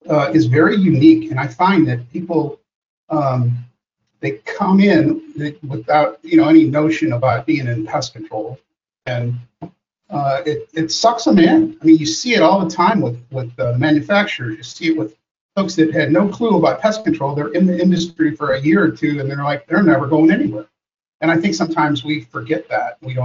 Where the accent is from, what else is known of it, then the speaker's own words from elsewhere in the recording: Missouri, United States; You know, I'm from Missouri. You have to show me. That's our motto in Missouri.